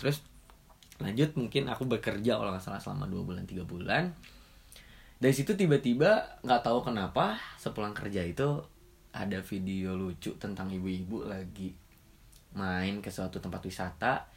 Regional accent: Bandung, West Java, Indonesia; Aku lahir dan tinggal di Bandung, 2001 Januari tanggal 22.

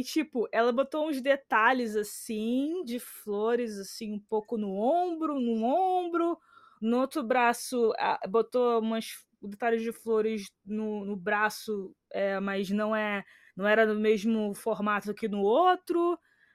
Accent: Rio de Janeiro, Brazil; É, eu sou carioca, né?

